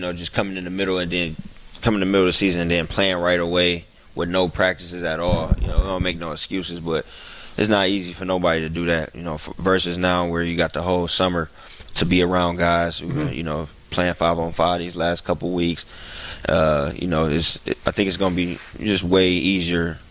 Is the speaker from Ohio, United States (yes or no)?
yes; Ohio, United States; because I grew up in Ohio, Cleveland, Youngstown, where everybody cheered for LeBron.